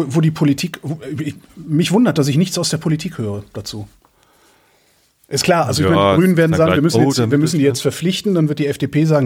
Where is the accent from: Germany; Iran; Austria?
Germany; Ja, kenne ich, bin Deutscher.